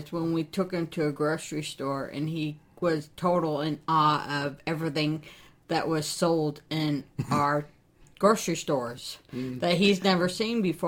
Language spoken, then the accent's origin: English; Nebraska, United States; from Nebraska.